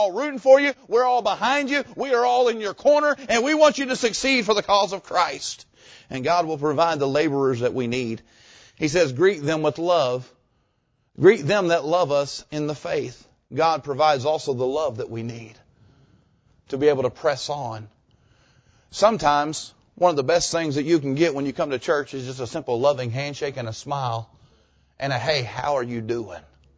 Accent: Jacksonville, Florida, United States; I even talked to Brother Throw as well and the church that I grew up in there in Jacksonville.

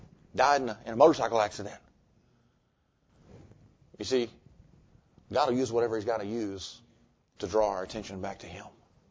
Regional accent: Jacksonville, Florida, United States; Growing up in Jacksonville, the pastor of the church that I attended was saved

